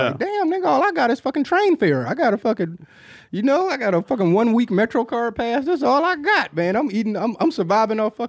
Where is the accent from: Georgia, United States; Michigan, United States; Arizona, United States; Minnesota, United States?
Michigan, United States; Detroit; It was a homie that I grew up with in Detroit.